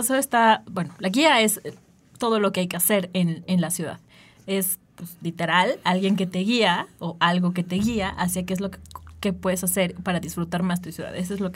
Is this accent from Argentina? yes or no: no; Mexico City, Mexico; todos somos genuinamente muy chilangos y muy, muy de calle